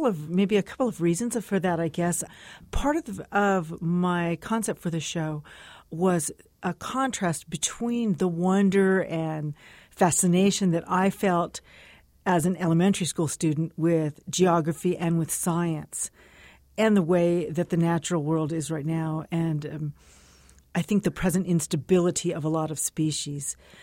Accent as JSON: {"language": "English", "town": "El Paso", "region": "Texas", "country": "United States", "tie": "born or raised there", "said": "growing up in El Paso, the sky and the mountains were pretty central to the way I looked at things"}